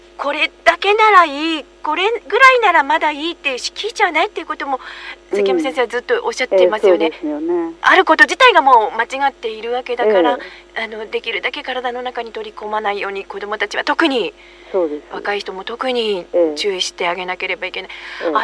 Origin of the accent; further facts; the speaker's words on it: Hiroshima, Japan; 実は私は広島出身なので